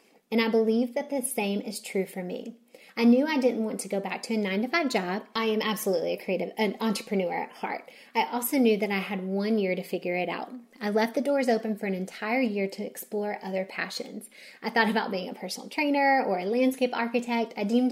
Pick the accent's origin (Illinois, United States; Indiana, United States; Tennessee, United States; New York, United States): Tennessee, United States; Knoxville; now in Minnesota, United States; Cirrus had two locations, my hometown in Knoxville, Tennessee, and the other in Duluth, Minnesota.